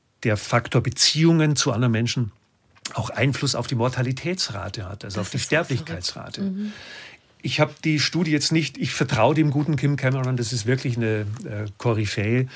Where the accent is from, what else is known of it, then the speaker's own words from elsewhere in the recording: Bavaria, Germany; Ich komme ja aus Bayern